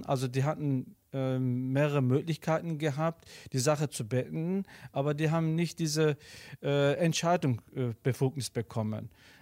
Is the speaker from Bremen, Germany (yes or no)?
no; Gladbeck, North Rhine-Westphalia, Germany; now in Gelsenkirchen, Germany; Wenn wir irgendwo Leute kennengelernt haben oder Türkei oder wo auch immer, wo kommst du her? Komm ich Gladbeck?